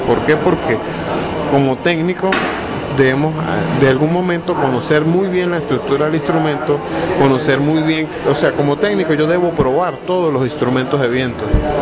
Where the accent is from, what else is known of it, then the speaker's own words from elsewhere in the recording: Venezuela; En mi país yo tocaba el fagot. Y desde los 8 años estaba en el sistema de orquestas en Venezuela